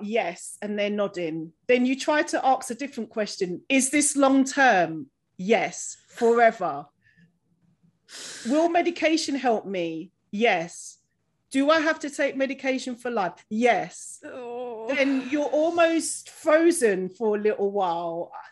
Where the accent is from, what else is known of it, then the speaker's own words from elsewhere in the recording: London, United Kingdom; I'm 43, I don't feel a day past 21, but you know, I'm born and bred in London, so our approach is sort of different.